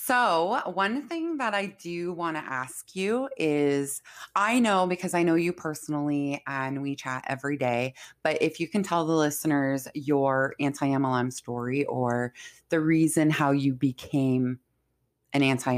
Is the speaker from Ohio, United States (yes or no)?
no; Warren, Michigan, United States; So I have to put in that I'm from Warren, Michigan.